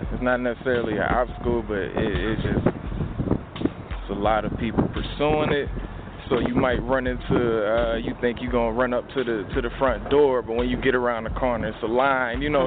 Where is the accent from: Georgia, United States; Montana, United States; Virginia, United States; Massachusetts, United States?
Georgia, United States; Stone Mountain; I'm from the east side, man. I'm from the east. I'm from Stone Mountain. I'm from Decatur, you know, that side of town.